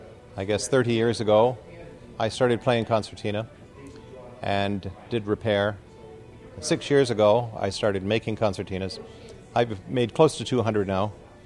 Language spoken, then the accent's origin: English; Windsor, Ontario, Canada; I'm from Windsor, Ontario.